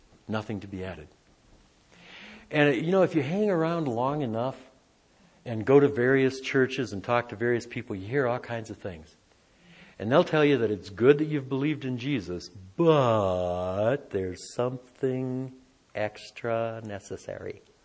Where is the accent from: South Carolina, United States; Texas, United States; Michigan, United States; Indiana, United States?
Michigan, United States; Detroit; born there; now in Taos, United States; You know, I was born in Detroit.